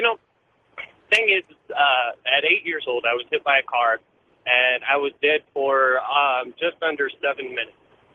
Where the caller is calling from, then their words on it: Arizona, United States; from Arizona right now.